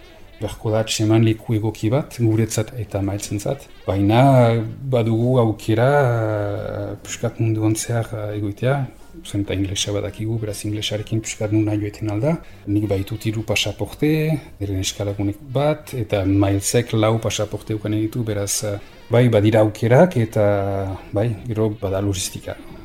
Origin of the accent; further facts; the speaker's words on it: Nouvelle-Aquitaine, France; also born or lived in Pau / Tarbes / Toulouse; Frantzian sortu nintzen dut egonean. Eta gero bi urte edo iru urte ez dakit nezorretzen. Nintzularik Euskal Herrira etorri nintzen.